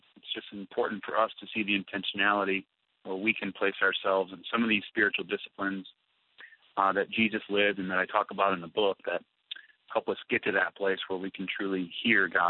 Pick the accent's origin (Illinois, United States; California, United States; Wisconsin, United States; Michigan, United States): Wisconsin, United States; I started out as a pastor's kid growing up in Wisconsin.